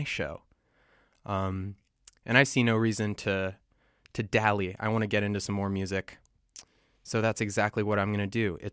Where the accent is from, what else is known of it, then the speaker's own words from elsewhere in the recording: Seattle, Washington, United States; I really, really looked to Sonic Reducer on KXP in Seattle, my hometown, as the place where I had a lot of my fondest radio memories